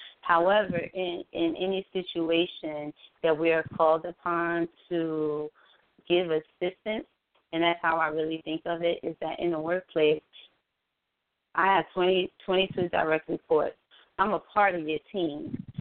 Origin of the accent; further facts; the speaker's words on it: New Jersey, United States; now in Chicago, United States; Well, Harold's, as I said, I'm a transplant. I'm from Jersey. So I've never even heard of Harold's until I moved to Chicago.